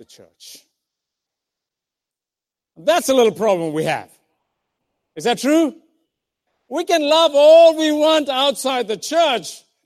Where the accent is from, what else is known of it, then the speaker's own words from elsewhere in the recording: South Africa; Now, most of you know, I grew up in South Africa